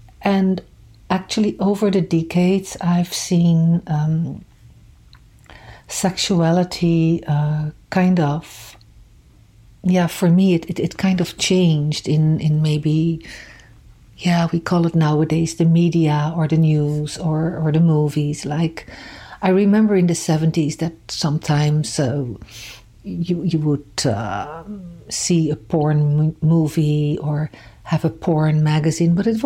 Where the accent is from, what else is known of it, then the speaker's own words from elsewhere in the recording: Rotterdam, South Holland, Netherlands; now in Montreal, California, United States; I immigrated to Montreal from the Netherlands in 2005. And before that, I lived in Rotterdam, which is a kind of a scarred city.